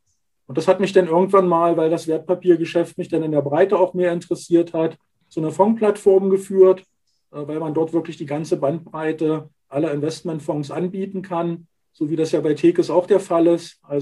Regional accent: Magdeburg, Saxony-Anhalt, Germany; born there; Ich bin gebürtiger Magdeburger, habe dort also meine ersten beruflichen Schritte gemacht

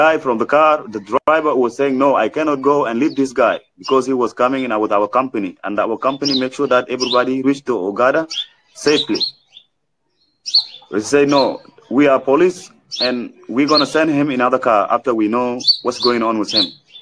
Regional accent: South Sudan; I forget that I'm from South Sudan and I don't have papers.

